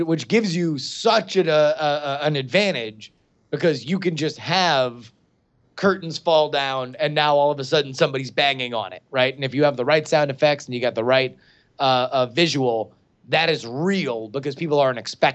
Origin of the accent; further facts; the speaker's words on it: Florida, United States; Andrew and I growing up in Florida